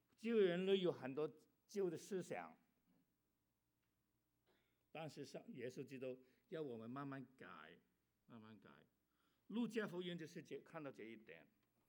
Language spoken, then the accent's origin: Chinese; Guangdong, China; first language Cantonese; Chinese is a second language; 我是广东人，讲广语，希望你听得到我的国语啊。